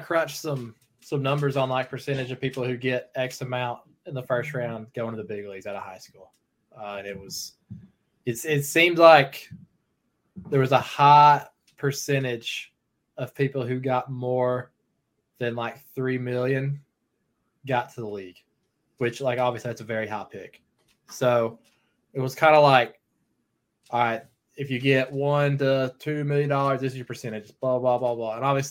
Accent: Chattanooga, Tennessee, United States; I'm just like, you can probably tell by the way I talk. I would love Nashville, Tennessee. I'm from Chattanooga.

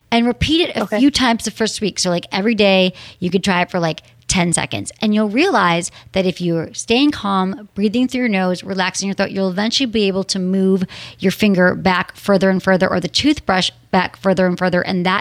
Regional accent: Michigan, United States; Oh, I'm from Michigan.

